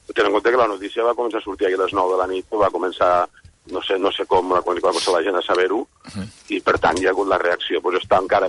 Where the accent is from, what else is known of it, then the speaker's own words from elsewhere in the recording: Lleida, Catalonia, Spain; Doncs jo sóc de Lleida i m'agradaria que un dels primers llocs després fos a Lleida.